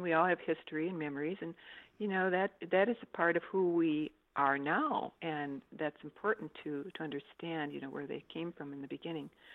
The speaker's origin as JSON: {"language": "English", "region": "Wisconsin", "country": "United States", "said": "the Southwest, and just the type of person out here is totally different from the Midwest, because I was originally from Wisconsin."}